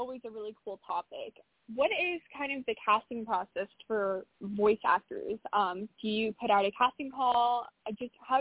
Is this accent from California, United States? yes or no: yes; Long Beach, California, United States; I'm a SoCal native. I'm from Long Beach, so it's really fun to just see and learn more about the city that I've grown up in.